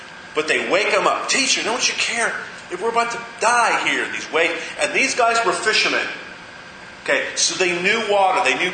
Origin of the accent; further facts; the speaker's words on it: Ohio, United States; I used to sail out in Lake Erie when I grew up in Ohio.